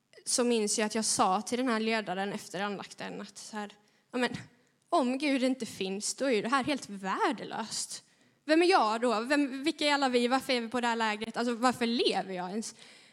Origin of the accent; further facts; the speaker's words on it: Laholm, Halland County, Sweden; jag är uppvuxen på Hallandsåsen. På den halländska sidan. Och det har jag varit bitter över i hela mitt liv. Jag vill vara skåning.